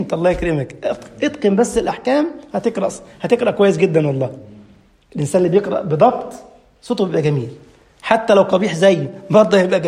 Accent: Egypt; جات موجة كده عندنا في مصر في فترة من الفترات

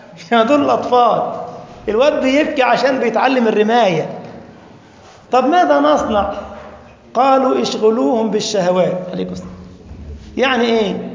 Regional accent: Egypt; أنا مصري ما أقدرش أروح ليبيا إلا بتأشيرة

